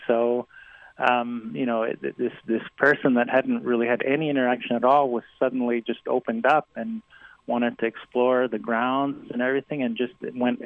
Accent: Palestine; moved away as an adult; now in United States; I'm actually from there. I'm from Palestine. I was born in Palestine. And then I came to America for college.

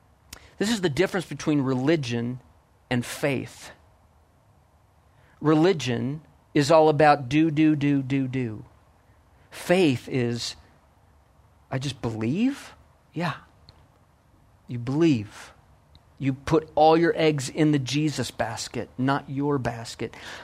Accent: Iowa, United States; You know, I grew up in Iowa. I'd be curious to know, when I say Iowa, what comes to your mind?

